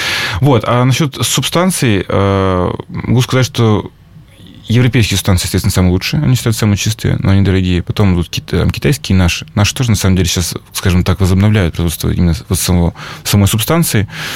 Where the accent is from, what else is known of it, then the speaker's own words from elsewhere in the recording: Yoshkar-Ola, Mari El, Russia; now in Perm, Russia; На самом деле, я еще даже не пермяк. Я вырос и родился в Вишкар-Оле. Я сейчас учиться приехал.